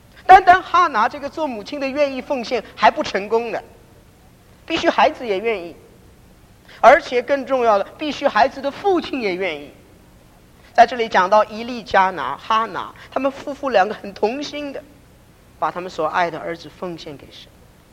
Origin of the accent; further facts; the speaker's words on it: Taiwan; 我从台湾来，我知道在台湾现在传道人需要的情形。